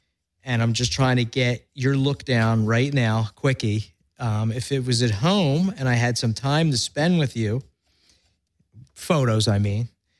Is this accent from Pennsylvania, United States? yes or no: yes; Philadelphia, Pennsylvania, United States; accent: Philly; And as soon as she heard my Philly accent, she was sold.